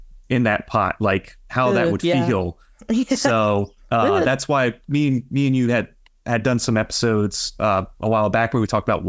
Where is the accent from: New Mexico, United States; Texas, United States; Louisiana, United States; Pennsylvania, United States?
Louisiana, United States; I'm from Louisiana. I've been doing bonsai my whole life here.